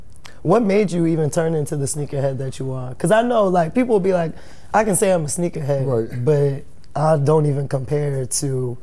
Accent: Philadelphia, Pennsylvania, United States; growing up in Philly and being a Sixers fan through and through

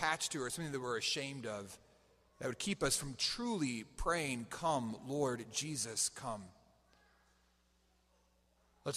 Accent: Waukesha, Wisconsin, United States; also born or lived in Michigan; Many of you know that I was born in Michigan. I lived there for 5 years, and then my family moved to Wisconsin. Some of you might not know, however, that for those 11 years that I lived in Wisconsin, I lived in Waukesha, Wisconsin.

